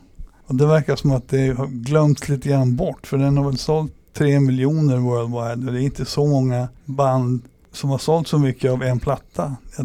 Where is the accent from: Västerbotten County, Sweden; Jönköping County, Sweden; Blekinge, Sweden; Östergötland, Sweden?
Västerbotten County, Sweden; Umeå; now in Stockholm, Sweden; Om man då betänker att jag kom från Umeå till Stockholm får se nu 78 eller 79